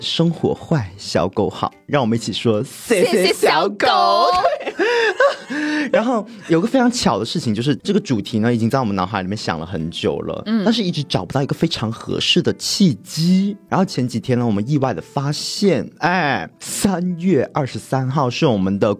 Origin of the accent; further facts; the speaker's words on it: Guangxi, China; 就是你知道我们广西那边嘛